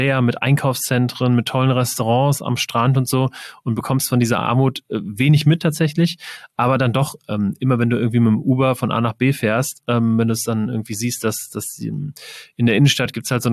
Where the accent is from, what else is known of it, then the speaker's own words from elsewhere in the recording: Wiesbaden, Hesse, Germany; Also ich komme aus Wiesbaden.